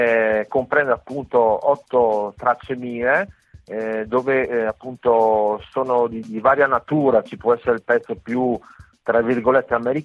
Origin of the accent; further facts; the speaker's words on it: Friuli-Venezia Giulia, Italy; io sono friulano, quindi conosco lo studio da moltissimi anni